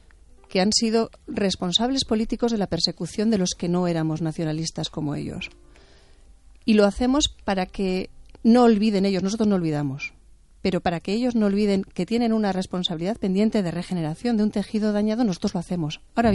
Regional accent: Hernani, Basque Country, Spain; Nosotros somos de Hernani, mi hermano trabajaba en Andoain.

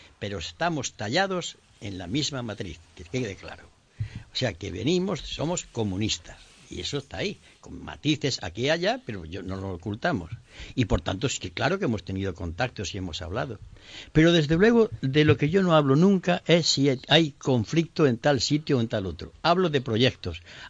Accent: Andalusia, Spain; born there; Por este orden cronológico, primero nací en Andalucía y después me hice comunista.

